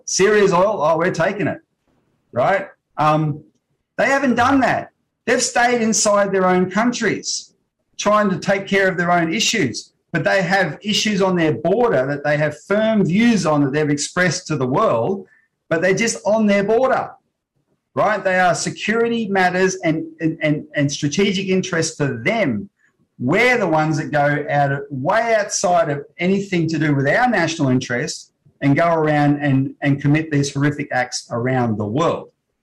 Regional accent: Australia; Well, I'm an Australian patriot.

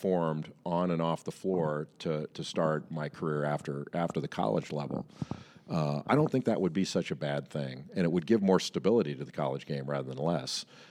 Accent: Los Angeles, California, United States; now in North Carolina, United States; You know, growing up in Los Angeles, I would have loved to have stayed home. I would have loved, like, I miss California every day. I live in North Carolina now, and, you know, my wife's an East Coaster, and so we decided to stay East.

